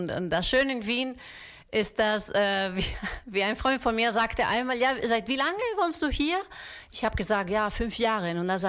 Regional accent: Albacete, Castilla-La Mancha, Spain; born there; German is a second language; Ich bin in Albacete, also eine kleine Stadt vicino Alicante, ja.

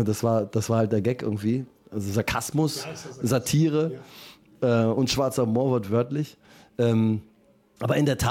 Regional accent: Cologne, North Rhine-Westphalia, Germany; so sind wir Kölner.

